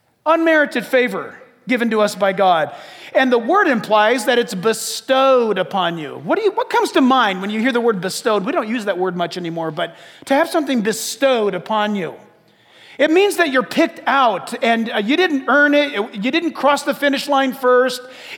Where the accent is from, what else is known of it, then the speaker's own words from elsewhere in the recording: San Diego, California, United States; born there; I was born in San Diego, so we had our flip-flops and bathing suit on.